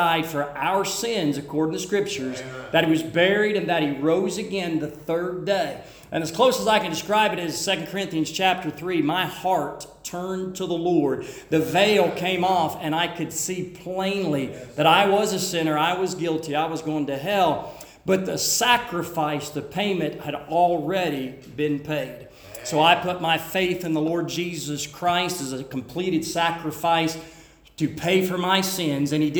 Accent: Alabama, United States; also born or lived in West Virginia; So I was born in West Virginia, raised in Alabama

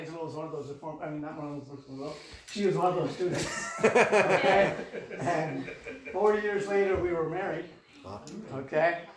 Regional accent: Midwest, United States; accent: Midwestern; I'm Midwestern all the way through, okay? People still tell me my accent is from the Midwest.

